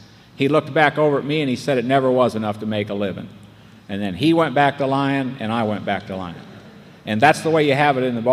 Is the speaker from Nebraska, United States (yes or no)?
yes; Nebraska, United States; moved away as an adult; also born or lived in North Carolina; I'm from Nebraska, and I went to North Carolina in 1989.